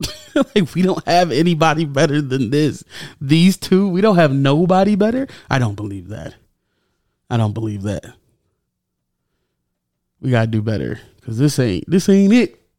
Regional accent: United States; As an American, I'm concerned, and I hope this is figured out.

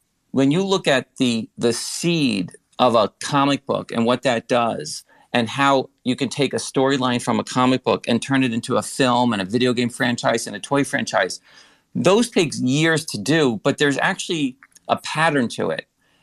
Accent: New York, United States; I'm from New York. So I have a tough time saying water.

